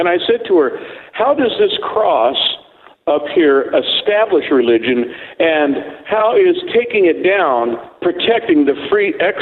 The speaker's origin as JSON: {"language": "English", "town": "San Diego", "region": "California", "country": "United States", "said": "I am from San Diego, and I visit there frequently"}